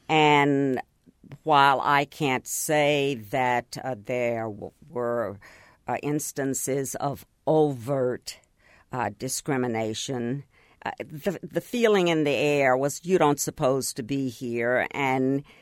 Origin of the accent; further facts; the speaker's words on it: Oklahoma City, Oklahoma, United States; also born or lived in Texas; Yeah, in Oklahoma City. But prior to I didn't move to Oklahoma City until I was 10 years old. I lived in Texas, a little place that's not even